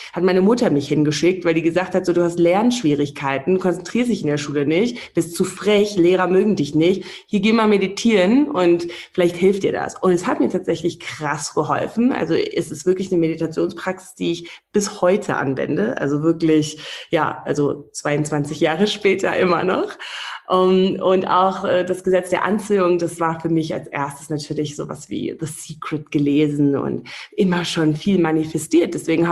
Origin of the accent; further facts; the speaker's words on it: Windhoek, Khomas, Namibia; also born or lived in England / Scotland / Dubai / Australia; Und ich befinde mich jetzt gerade in diesem Moment in Namibia, in Windhoek. Und das ist tatsächlich meine Heimat. Also ich bin seit 2 Monaten wieder zurück in meiner Heimat. Ich war 16 Jahre all over the place, also England, Schottland, Dubai, Australien